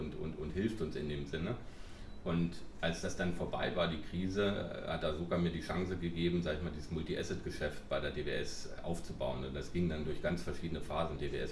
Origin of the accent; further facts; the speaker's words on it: Harz, Germany; und ich komme aus dem Harz, meine sozusagen Herz hängt dann in der Natur